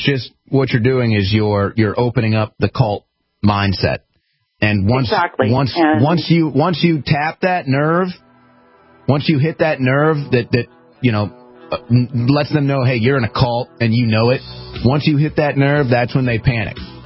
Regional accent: St. Louis, Missouri, United States; I think about my hometown of St. Louis. I think about what the Democrats have done to that.

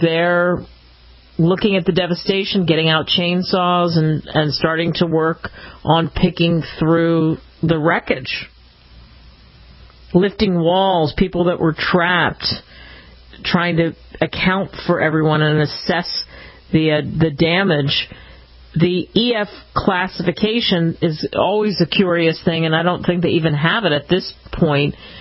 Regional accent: East Coast, United States; born or raised there

